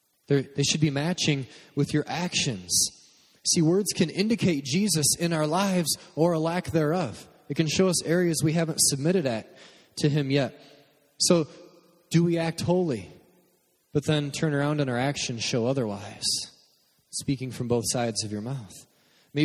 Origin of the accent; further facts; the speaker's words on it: Michigan, United States; We're from Michigan. It's kind of a thing that they do here, but it doesn't make it all right.